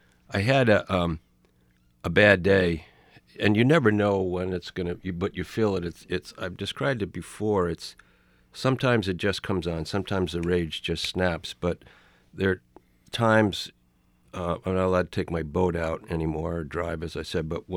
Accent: Rye, New York, United States; Steve and I grew up in Rye, New York, outside Manhattan.

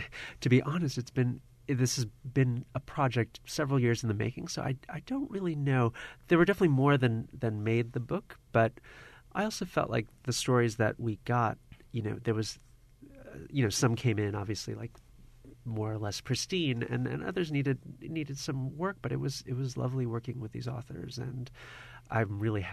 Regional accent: Buffalo, New York, United States; born there; I would also say, you know, my parents are immigrants. I was born in Buffalo, but they settled in Buffalo in the late 60s, and they still live here

